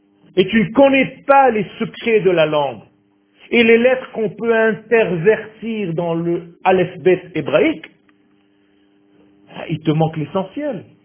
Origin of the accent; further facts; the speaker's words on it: Israel; born there; first language Hebrew; French is a second language; Et moi je suis né Israël. Je suis né en Israël. Ma langue natale c'est l'hébreu.